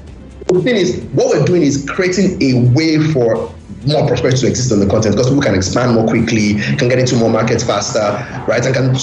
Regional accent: Nigeria; But this is why I know that I'm a Nigerian

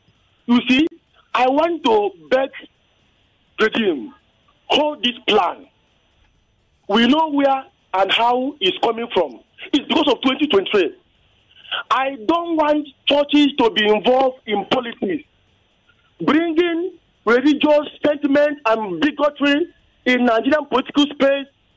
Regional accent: Indonesia; from Sulawesi.

